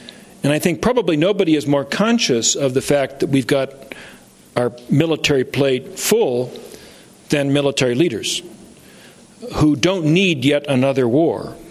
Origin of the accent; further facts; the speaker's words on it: United States; Now, I was speaking to you as an American.